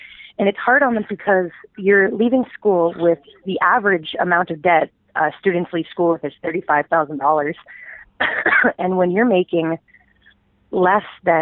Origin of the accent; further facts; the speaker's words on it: Niagara Falls, Ontario, Canada; I know I'm from Niagara Falls and we had an organizing drive at the casino.